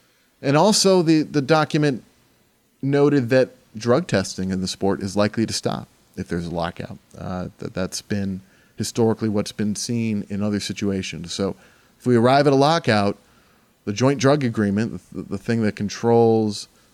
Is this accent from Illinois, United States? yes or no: no; New York, United States; You know, I grew up in New York.